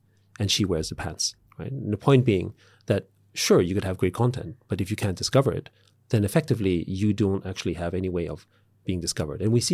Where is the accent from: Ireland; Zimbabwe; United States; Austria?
Austria; I grew up in Austria, a socially democratic country. My mom, however, used to work, you know, I'm a child of the 70s